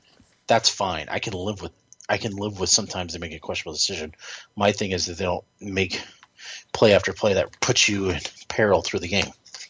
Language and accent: English; California, United States; I know I'm from SoCal